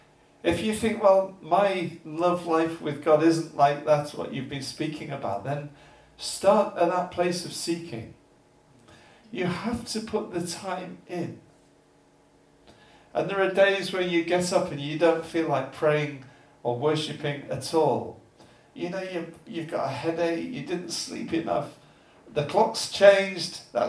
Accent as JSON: {"language": "English", "region": "England", "country": "United Kingdom", "said": "We're so English, aren't we?"}